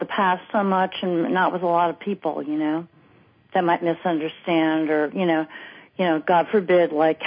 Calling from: Brooklyn, New York, United States; I'm calling from Brooklyn, New York.

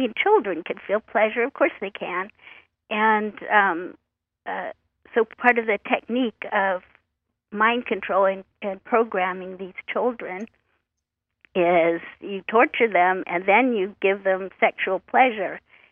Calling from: Oregon, United States; I'm calling from Oregon.

